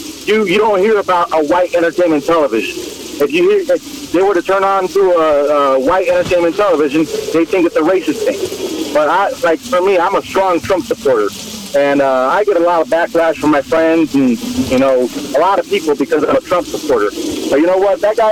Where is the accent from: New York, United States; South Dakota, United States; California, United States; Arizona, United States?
Arizona, United States; I myself am Hispanic, born and raised in Arizona.